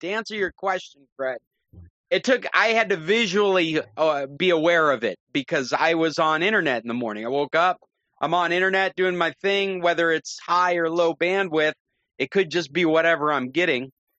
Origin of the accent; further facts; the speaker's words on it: England, United Kingdom; accent: English; It's because of my outrageous English accent, I'm sure.